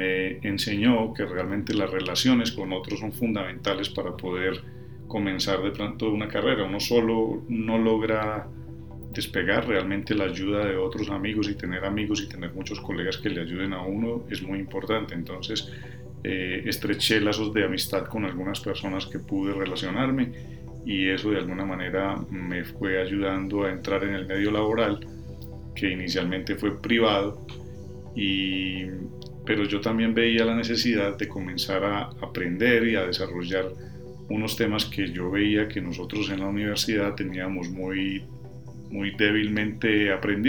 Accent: Manizales, Caldas, Colombia; Uno de ellos era mi ciudad natal, que es Manizales

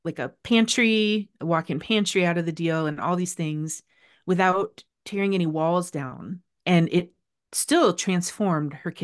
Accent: Midwest, United States; And we still all need our, if we're from the Midwest, we all have a refrigerator in our garage anyway.

